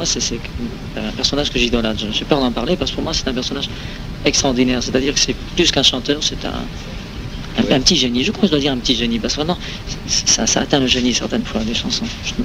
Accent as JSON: {"language": "French", "country": "France", "said": "je suis français quand même avant tout."}